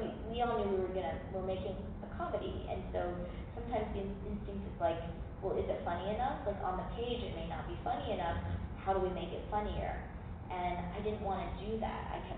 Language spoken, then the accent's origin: English; United States; I'm American, so it's an American film.